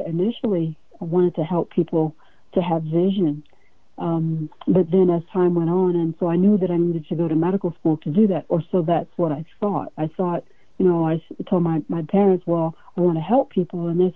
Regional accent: Midwest, United States; now in Hawaii, United States; Well, actually, I was born and reared in the Midwest, a small town in Ohio.

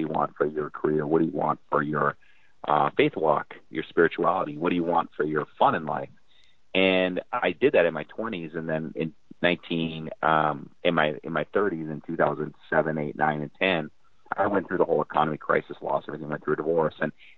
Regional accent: North Dakota, United States; When you say that, I initially think of I grew up in North Dakota, small family farm. All my family were immigrants, and we grew up hardworking family.

